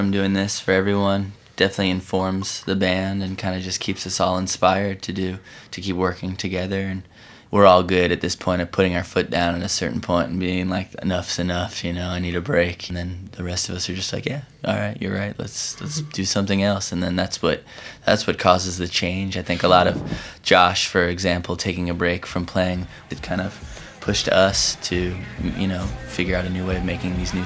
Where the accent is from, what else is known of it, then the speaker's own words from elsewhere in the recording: Maryland, United States; It kind of harks back to our youth or growing up in Maryland